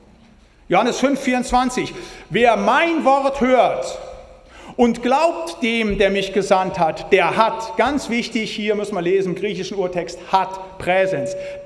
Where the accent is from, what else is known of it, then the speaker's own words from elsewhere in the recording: North Rhine-Westphalia, Germany; da wo ich komme aus dem Siegerland, da ist schön stramm, pietistisch reformiert